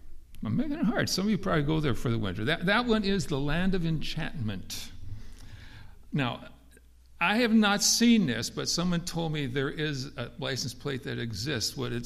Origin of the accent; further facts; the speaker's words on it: North Dakota, United States; whenever I see a license plate from North Dakota, I'm from North Dakota, I say to her, I bet you I know the person in that car